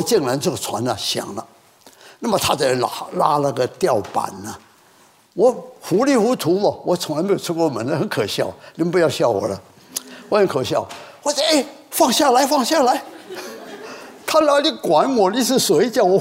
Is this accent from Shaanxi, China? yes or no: no; Quanzhou, Fujian, China; 只晓得是要到厦门，我是泉州人啊